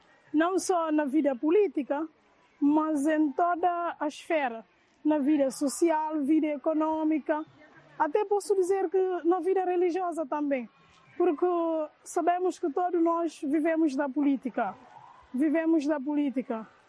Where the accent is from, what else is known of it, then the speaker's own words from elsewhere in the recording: Guinea-Bissau; Temos uma coisa no bilhete que é guineense, Nós somos guineenses, somos todos iguais.